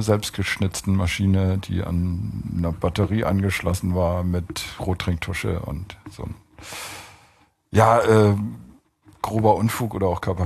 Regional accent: Cuxhaven, Lower Saxony, Germany; Ja, ist schon norddeutscher. Ich komme aus Cuxhaven.

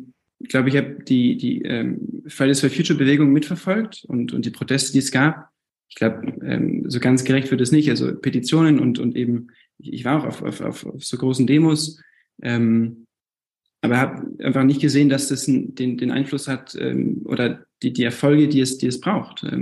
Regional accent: France; also born or lived in Munich, Germany; Ich bin 24 und bin in München geboren. Meine Eltern waren zum Studium dort und wir sind dann nach Frankreich umgezogen. Ich bin deswegen zweisprachig aufgewachsen.

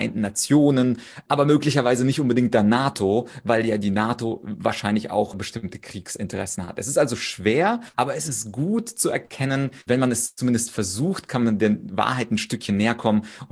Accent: Ukraine; auch ich als Ukrainer würde jetzt nicht sagen

